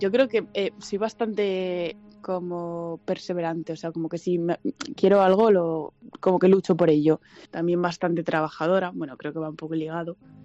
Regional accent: Madrid, Community of Madrid, Spain; Tengo 26 años. Bueno, soy de Madrid.

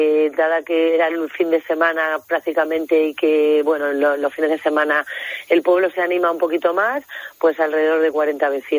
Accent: Muelas de Granadilla, Extremadura, Spain; yo me encuentro en Muelas de Granadilla, que es mi pueblo natal.

